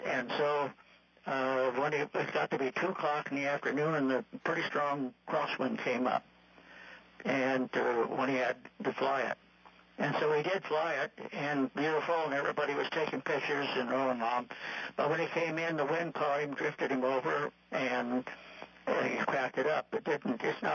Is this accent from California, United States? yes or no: yes; California, United States; And I said, and I'm from the San Joaquin Valley, so just name it the San Joaquin Siren.